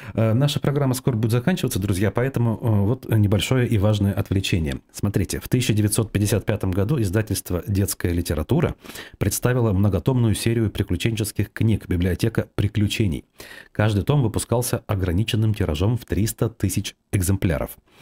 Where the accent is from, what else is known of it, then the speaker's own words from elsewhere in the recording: Bashkortostan, Russia; о региональной повестке Башкортостана, откуда я родом